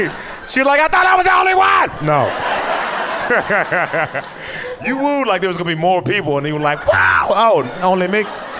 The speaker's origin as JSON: {"language": "English", "town": "Portland", "region": "Oregon", "country": "United States", "tie": "born there", "moved": "yes", "said": "I was born in Portland, Oregon. That's where I was born."}